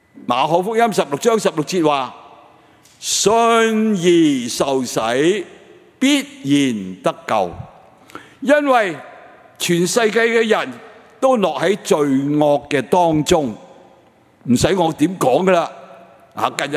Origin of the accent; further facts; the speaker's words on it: China; 我哋中国人都讲得人恩典千年记啊。